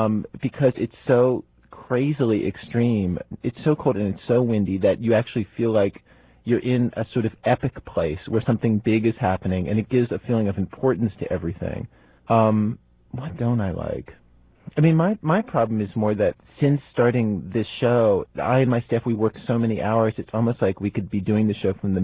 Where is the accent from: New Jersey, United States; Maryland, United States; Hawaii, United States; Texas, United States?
Maryland, United States; Baltimore; From Baltimore.